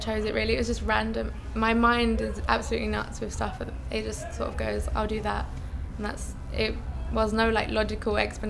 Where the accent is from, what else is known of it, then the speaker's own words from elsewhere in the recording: London, United Kingdom; My birthday is 25th of Feb 91, so I'm 18 years young and I'm from East London.